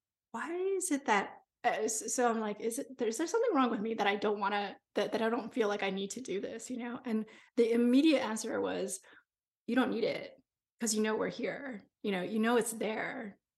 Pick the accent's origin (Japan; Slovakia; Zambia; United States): Japan; we grew up in Japan, where, like, it's ancient over there, you know, thousands of years of all, and we have the scariest ghost stories.